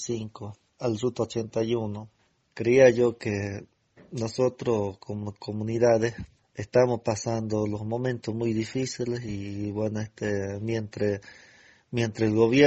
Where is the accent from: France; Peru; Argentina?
Argentina; Que nosotros somos argentinas, somos originarios, que nosotros hemos nacido en nuestra tierra, que hoy por hoy no tenemos tierra, no podemos recorrer nuestros territorios, ya no podemos andar nuestros territorios ancestrales